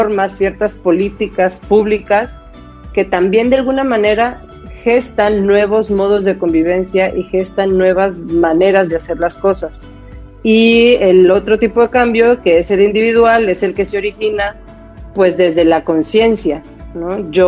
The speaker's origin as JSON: {"language": "Spanish", "country": "Mexico", "said": "Y nosotros como mexicanos la historia nos lo ha echado en cara."}